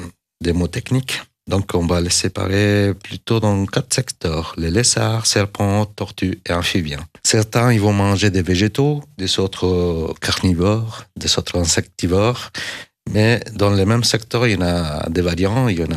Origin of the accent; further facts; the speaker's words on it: Chile; Oui, tout à fait. C'est là-bas que tout a commencé. Quand j'étais petit, j'ai toujours aimé la nature, la science et les animaux.